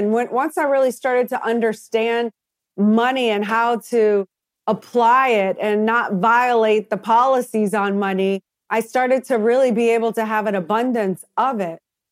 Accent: New Orleans, Louisiana, United States; Well, I grew up in New Orleans, Louisiana, You know, I had a really great childhood.

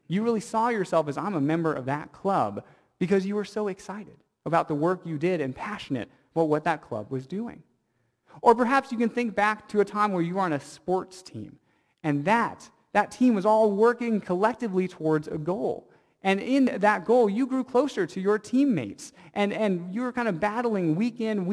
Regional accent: Seattle, Washington, United States; I grew up in Seattle, and so from a young child, I was rooting on for the Seahawks.

